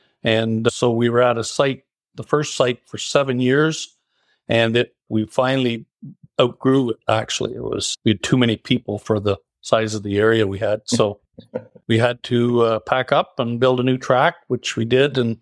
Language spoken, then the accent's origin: English; Bancroft, Ontario, Canada; also born or lived in Kingston / North Bay; And so I was born in Kingston, moved to North Bay. And then when I was about 9 or 10 years old, we moved to Bancroft. And so I did my growing up in Bancroft for sure.